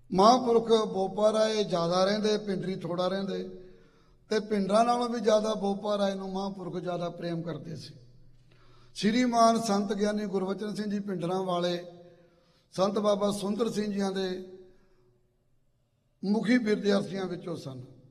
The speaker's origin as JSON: {"language": "Punjabi", "town": "Dhatogal", "region": "Punjab", "country": "India", "tie": "born or raised there", "said": "ਮੇਰਾ ਪਿੰਡ ਮਲੇਰਕੋਟਲੇ ਦੀ ਹੱਦ 'ਤੇ ਹੈ, ਢਟੋਗਲ ਪਿੰਡ ਹੈ।"}